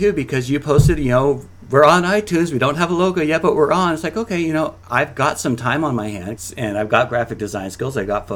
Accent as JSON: {"language": "English", "region": "Hawaii", "country": "United States", "said": "You know, I came from Hawaii, where it's not cold."}